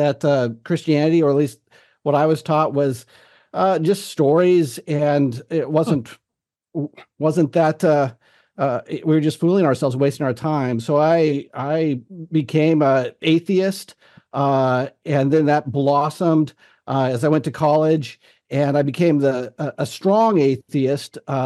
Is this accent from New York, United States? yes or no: no; Idaho, United States; I grew up in Idaho, grew up in a mainline church and really just, was an American